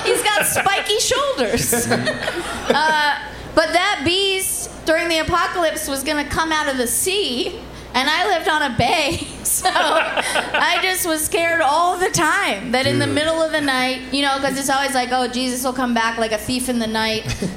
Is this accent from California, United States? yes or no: yes; California, United States; I'm from the East Bay.